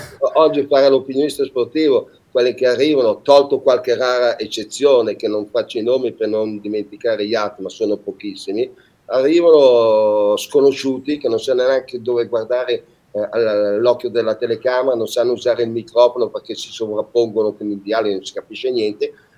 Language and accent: Italian; Milan, Lombardy, Italy; E io ho avuto un'infanzia fantastica, in una zona meravigliosa